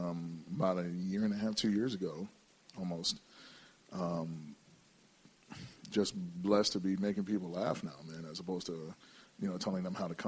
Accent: Connecticut, United States; also born or lived in Puerto Rico; now in Tampa, United States; I was born in Puerto Rico, but I was only there until like 5 months, and then I was in Connecticut the rest of the time.

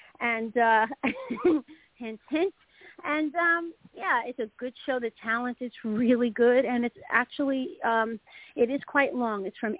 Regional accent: Astoria, New York, United States; I was born in Astoria, but 3 months, 9 to 55 years is a long time to be in one place.

